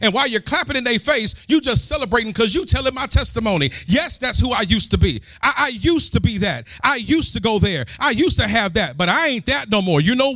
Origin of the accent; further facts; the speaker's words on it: Houston, Texas, United States; because I'm from Houston, and you'll hear some people say Houston, but it's Houston.